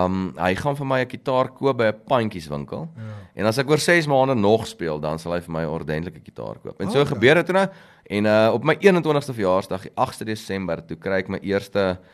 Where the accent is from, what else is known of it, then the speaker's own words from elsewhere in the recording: Pretoria, Gauteng, South Africa; Ek is in Pretoria gebore, laerskool, hoërskool, universiteit, maar ek ry nou so 0.5 uur hierso.